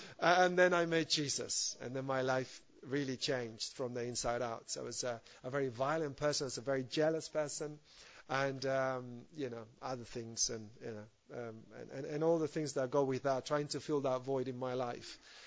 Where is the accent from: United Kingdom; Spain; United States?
Spain; English is a second language; I'm from Spain.